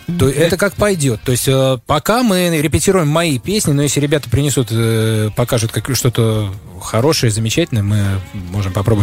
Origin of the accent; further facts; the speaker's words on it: Saint Petersburg, Russia; И это мой родной город.